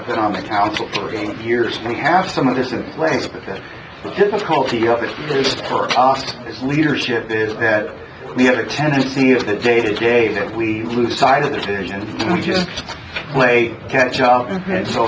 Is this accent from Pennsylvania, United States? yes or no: no; Florida, United States; moved away; I've lived mm-hmm. here for 38 years this summer, and I came from Florida.